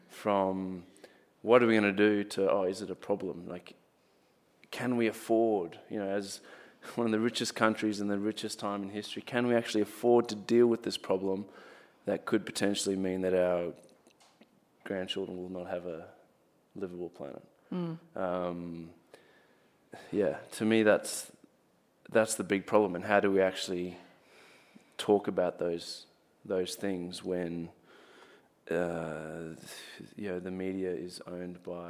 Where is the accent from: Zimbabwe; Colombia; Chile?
Zimbabwe; now in Australia; I guess growing up in Zimbabwe and kind of seeing what politics can look like, I'm one, incredibly grateful for to have the opportunity here